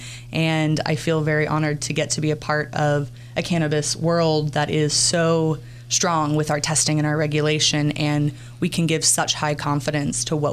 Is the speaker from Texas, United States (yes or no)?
yes; Texas, United States; I grew up in Texas